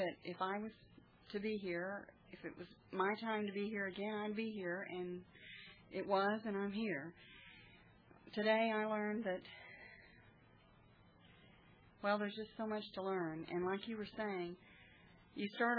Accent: Abilene, Texas, United States; Well, I'm from Texas, Abilene

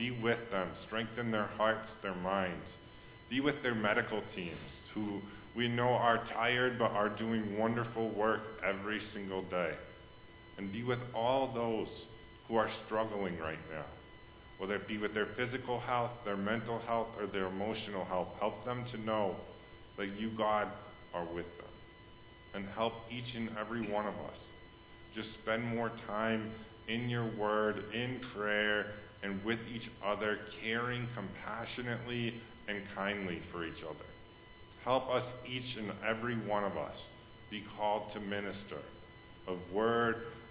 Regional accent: Watertown, Wisconsin, United States; Wisconsin as well, my home state, actually gonna maybe involved in some places close to Watertown where I grew up as well.

